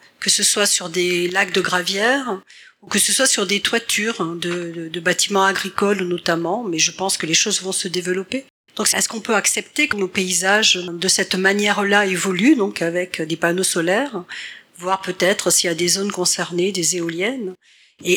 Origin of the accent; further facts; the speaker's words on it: Montesquieu-Volvestre, Occitanie, France; je suis de Montesquieu-Volvestre